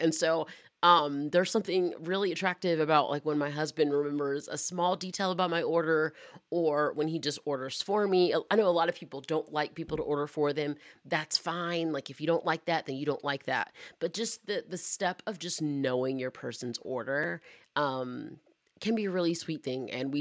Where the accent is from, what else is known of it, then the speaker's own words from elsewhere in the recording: Georgia, United States; now in Arizona, United States; I'm in Arizona, Dutch Bros is where it's at. But I'm from Georgia originally.